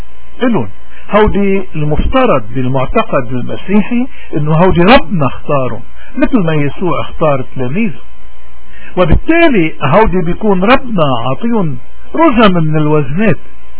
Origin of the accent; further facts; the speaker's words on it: Lebanon; إذا نحن بحياتنا كمواطنين خصوصا كلبنانيين وبلدنا عم بمر بأزمات